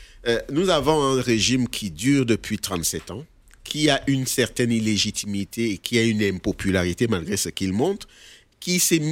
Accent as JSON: {"language": "French", "region": "South", "country": "Cameroon", "said": "moi je viens de la région de Paul Biya, le sud du Cameroun"}